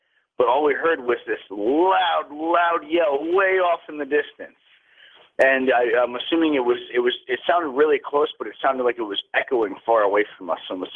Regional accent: New York, United States; I'm from Westchester, New York.

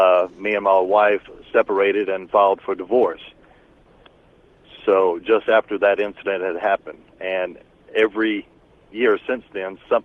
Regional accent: Louisiana, United States; I'm originally from Louisiana. We were driving from Baton Rouge, Louisiana, to Chattanooga, Tennessee.

